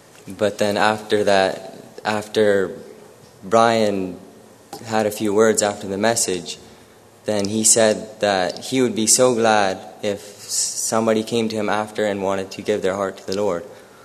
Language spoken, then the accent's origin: English; Ontario, Canada; from Ontario, Canada, and I just wanted to share my testimony here.